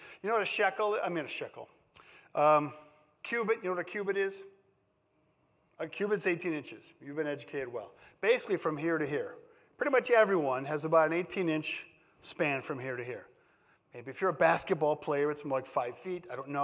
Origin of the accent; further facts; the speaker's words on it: Wisconsin, United States; I grew up in Wisconsin and rooted for the Packers.